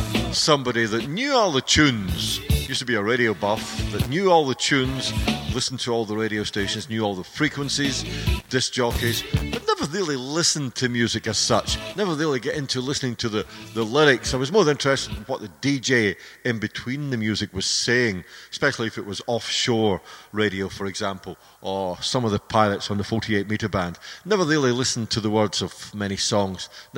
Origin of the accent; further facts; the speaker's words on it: Scotland, United Kingdom; Music like that that I was brought up with in Haggisland here.